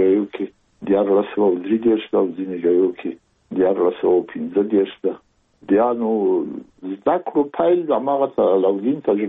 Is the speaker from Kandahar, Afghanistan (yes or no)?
no; Kabul, Afghanistan; زه زېږېدلی په کابل کې یم. د کابل په چارګي کې ګزارګاه پله ته ورڅېرمه، یو کلی د شکلا خان کلا، هلته زه زېږېدلی یم.